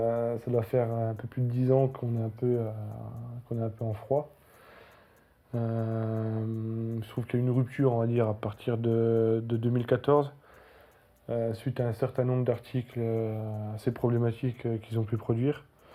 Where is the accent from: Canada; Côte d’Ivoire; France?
France; Besançon, Bourgogne-Franche-Comté; J'ai 29 ans. Je vis à Besançon, donc dans le quartier de Planoise, voilà, comme mon nom l'indique.